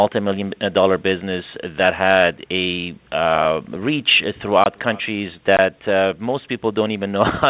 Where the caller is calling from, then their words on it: Miami, Florida, United States; I am calling from the sunny and beautiful Miami, Florida.